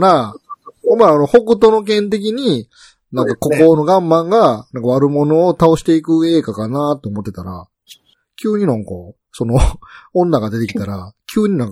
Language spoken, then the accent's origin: Japanese; Kansai, Japan; 僕たち関西人は、やっぱ、ツッコミの性質っていうのが